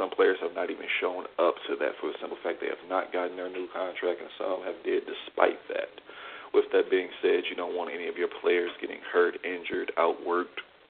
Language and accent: English; Detroit, Michigan, United States; and, yes, even my Detroit Pistons. So that's what I think about my hometown.